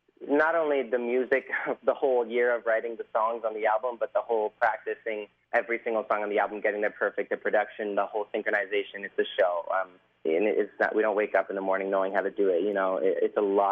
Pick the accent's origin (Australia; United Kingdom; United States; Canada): Canada; I'm Canadian.